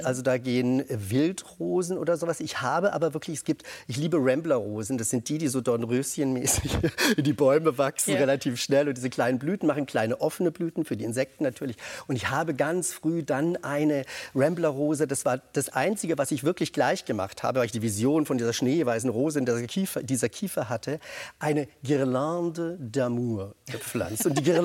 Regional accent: Nürtingen, Baden-Württemberg, Germany; also born or lived in Berlin; Nein, ich bin in Berlin geboren. Ich bin in Baden-Württemberg, in Nürtingen, bin ich aufgewachsen und zur Schule gegangen.

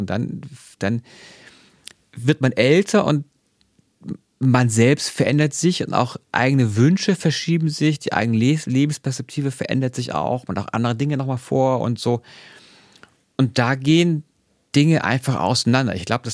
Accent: Hamburg, Germany; Sag ich das als Hamburger?

